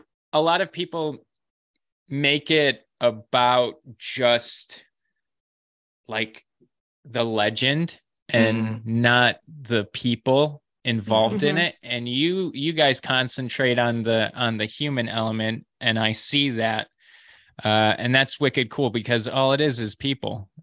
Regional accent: New York, United States; family who lived in Sherman, New York, which is in the western part of New York, Chautauqua County, where I grew up in Chautauqua County. It was actually the town next to me

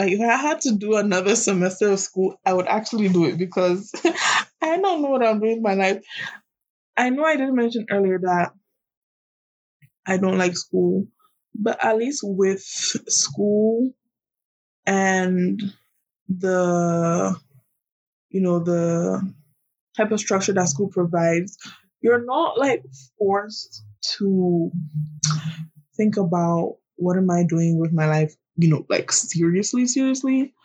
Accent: Ghana; And honestly, growing up in Ghana, I think I really had that mentality of like, life is for the enjoying.

